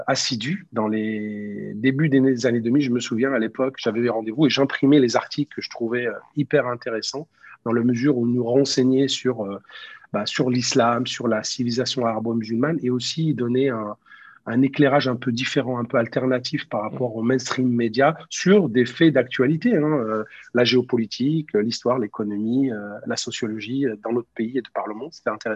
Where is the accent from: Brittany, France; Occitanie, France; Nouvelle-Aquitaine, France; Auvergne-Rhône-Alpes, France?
Auvergne-Rhône-Alpes, France; J'ai grandi en Auvergne, où j'ai fait mes études. J'ai fait des études scientifiques à l'université, à la faculté de sciences de Saint-Étienne. Après, je suis monté à Paris